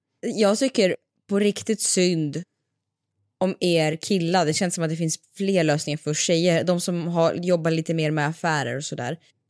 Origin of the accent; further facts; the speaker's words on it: Siberia, Russia; jag hade en granne när jag växte upp i Sibirien.